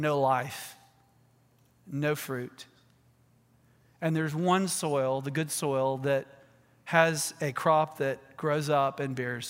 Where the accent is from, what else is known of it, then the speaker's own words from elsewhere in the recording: Georgia, United States; I came from Middle Georgia.